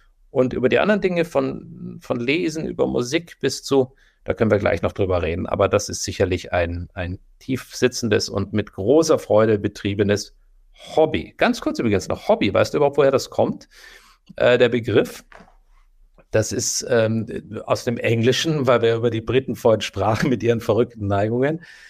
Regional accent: Guttenberg, Bavaria, Germany; also mein Heimatort heißt Guttenberg

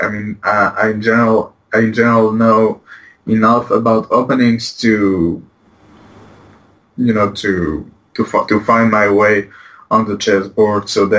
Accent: Poitiers, Nouvelle-Aquitaine, France; now in Barcelona, Spain; I'm from Poitiers.

